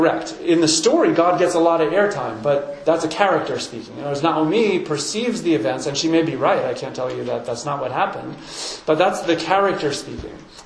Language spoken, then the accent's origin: English; New York, United States; I'm such a New Yorker